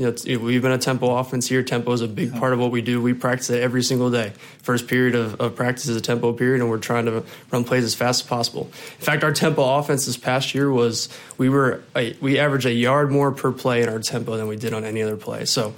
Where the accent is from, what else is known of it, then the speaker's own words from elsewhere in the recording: Wisconsin, United States; I'm originally from Wisconsin. I played college football at Liberty University in Virginia.